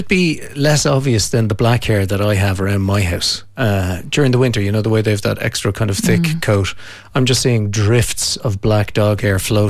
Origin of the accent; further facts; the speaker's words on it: Kilkenny, County Kilkenny, Ireland; from Crowine Cottages here in Kilkenny